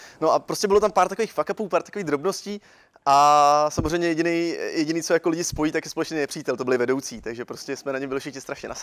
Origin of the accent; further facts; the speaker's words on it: Pardubice, Pardubice Region, Czechia; když jsem byl v Pardubicích. Já jsem z Pardubic teda.